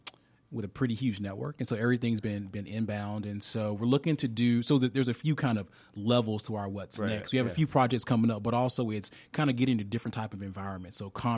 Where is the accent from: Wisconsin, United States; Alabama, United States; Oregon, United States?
Alabama, United States; You know, I'm from Alabama, big Nick Saban fan.